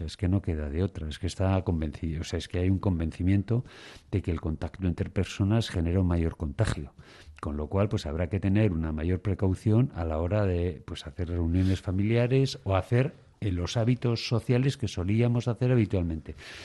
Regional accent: Bilbao, Basque Country, Spain; yo soy de Bilbao.

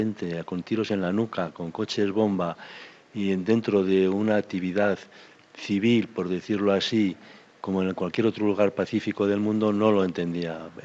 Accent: Basque Country, Spain; born there; porque yo soy nacido aquí en el País Vasco

